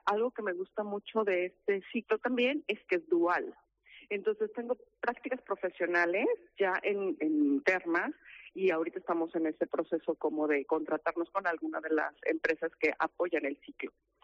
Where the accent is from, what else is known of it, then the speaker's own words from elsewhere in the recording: Mexico; moved away as an adult; now in Spain; yo soy mexicana, tengo prácticamente 2 meses que llegué a España